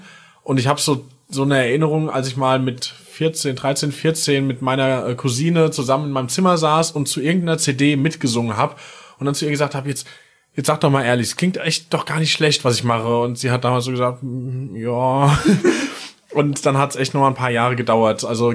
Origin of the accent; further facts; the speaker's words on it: Hesse, Germany; Aus Hessen, genauer gesagt Nähe Limburg, noch genauer gesagt bei Vilma